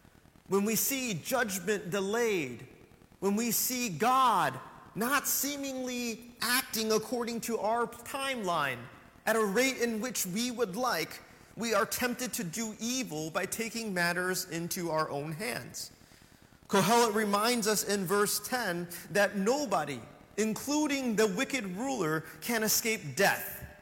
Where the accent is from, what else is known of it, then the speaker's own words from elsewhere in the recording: United States; when that which concerns us are only the things that are American, because I am an American.